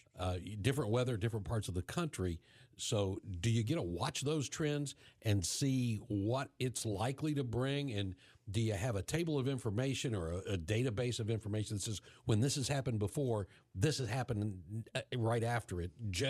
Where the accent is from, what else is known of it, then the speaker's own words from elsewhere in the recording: West Virginia, United States; West Virginia.